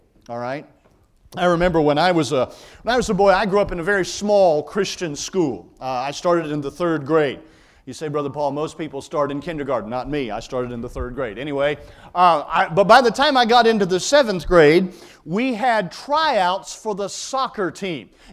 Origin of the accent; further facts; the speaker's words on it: the South, United States; Now look, I grew up in the South, okay?